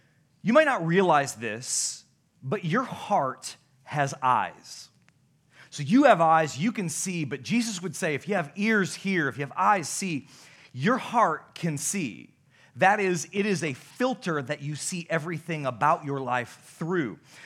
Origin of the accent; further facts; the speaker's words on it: Newaygo, Michigan, United States; I'm from Newaygo, everybody.